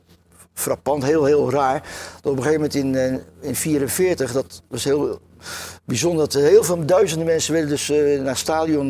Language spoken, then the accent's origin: Dutch; Rotterdam, South Holland, Netherlands; born there; Eerst begin ik over Bloemhof, waar ik geboren ben en waar ik bij Feyenoord ben gekomen.